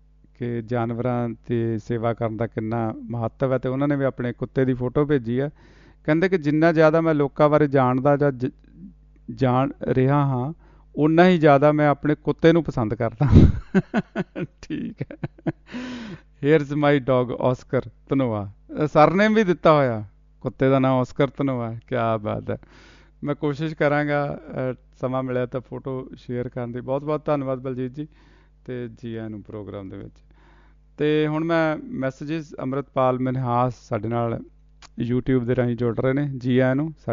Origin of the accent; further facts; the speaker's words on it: Punjab, India; ਪੰਜਾਬ ਦੇ ਵਿੱਚ, ਸਾਡੇ ਪਿੰਡ ਲਾਗੇ ਹੀ ਆ ਨਵਾਂਸ਼ਹਿਰ ਦੇ ਏਰੀਏ ਦੇ ਵਿੱਚ ਦੁਪਾਲਪੁਰ, ਅਤੇ ਸਾਡਾ ਪਿੰਡ 5-7 ਕਿਲੋਮੀਟਰ ਦੇ ਫਰਕ 'ਤੇ ਹੀ ਆ